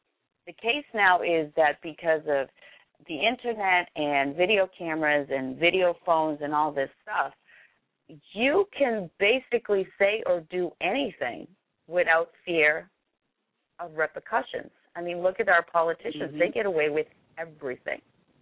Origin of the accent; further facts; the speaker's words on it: United States; And, you know, I am an American citizen. I grew up here.